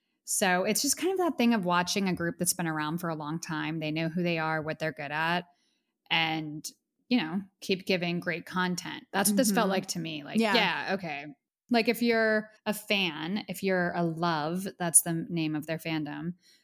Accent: Pittsburgh, Pennsylvania, United States; Pittsburgh, PA, my hometown, huge shout out.

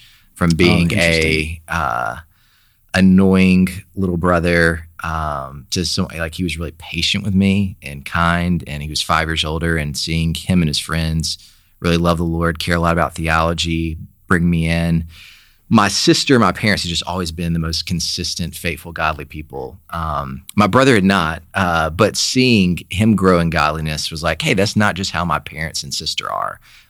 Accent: Sylacauga, Alabama, United States; Where my dad's the pastor there, and so that's the kind of environment I grew up in Sylacauga, Alabama.

